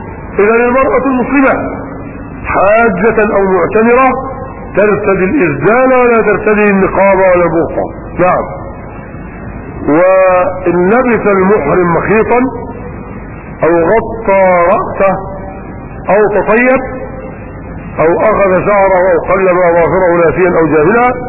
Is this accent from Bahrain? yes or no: no; Egypt; البرانس اللي يسموه الزعبوط عندنا في مصر هنا يسموه الزعبوط